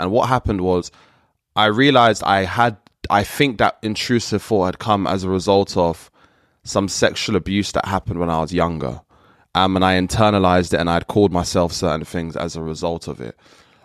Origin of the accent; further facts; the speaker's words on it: Trinidad & Tobago; So I'm from Trinidad and there was a Trinidadian shop near the area where I live.